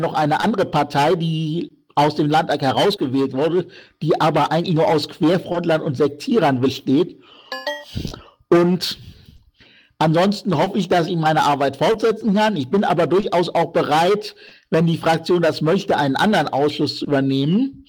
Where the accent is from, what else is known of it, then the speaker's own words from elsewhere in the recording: Cologne, North Rhine-Westphalia, Germany; vor allem auch in Köln, wo ich herkomme.